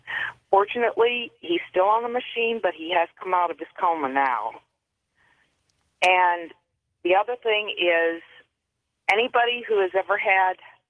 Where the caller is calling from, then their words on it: Loves Park, Illinois, United States; from Loves Park, Illinois.